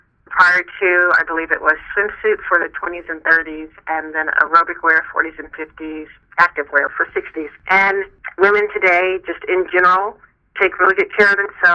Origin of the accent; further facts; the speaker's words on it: San Antonio, Texas, United States; San Antonio, Texas. That's my hometown, and it's a beautiful city.